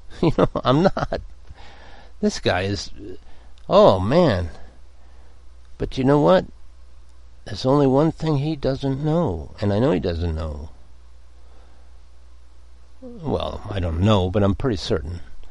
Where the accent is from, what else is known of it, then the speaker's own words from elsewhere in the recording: Los Angeles, California, United States; I've been a baseball fan somewhat since I grew up in Los Angeles, and I like the Dodgers.